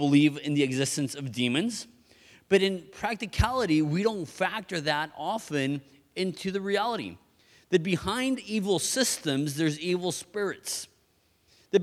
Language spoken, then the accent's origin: English; Mexico; I live in Mexico to this day, born and raised in Mexico.